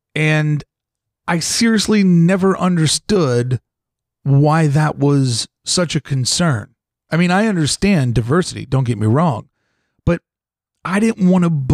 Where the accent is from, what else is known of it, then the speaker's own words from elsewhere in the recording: Kentucky, United States; And remember, I'm a kid from Kentucky that didn't want to grow up racist.